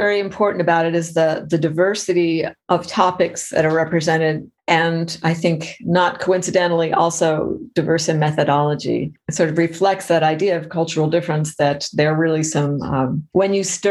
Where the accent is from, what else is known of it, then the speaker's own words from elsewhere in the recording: United States; And I say this as an American researcher, one of the things that's been so significant in predicting climate change attitudes in the US has been political orientation.